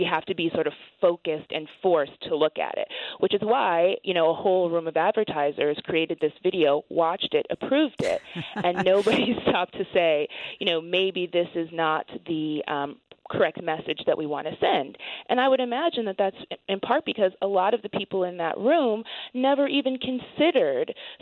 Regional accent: Apple Valley, Minnesota, United States; You know, I grew up in Apple Valley in the Twin Cities.

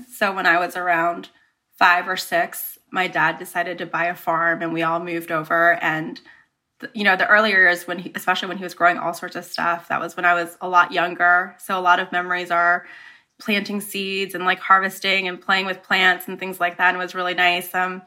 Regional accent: Bakersfield, California, United States; But yeah, I grew up in Bakersfield.

